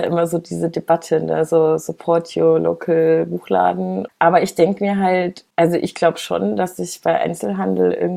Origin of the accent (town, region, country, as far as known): Munich, Bavaria, Germany; born or raised there; also born or lived in Vienna, Austria